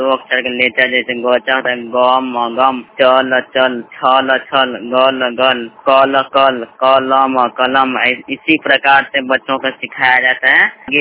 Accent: Bihar, India; मैं दरभंगा जिला के रहने वाला हूँ।

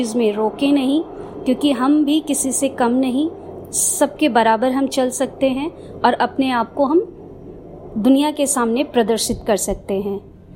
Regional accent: Siliguri, West Bengal, India; और मैं सिलीगुड़ी वेस्ट बंगाल से हूँ। मैं प्रेरणा एजुकेशनल सेंटर में अभी वर्क कर रही हूँ। मैं यहाँ 2014 को ज्वाइन करी थी पहली बार और मैं टोटली ब्लाइंड हूँ।

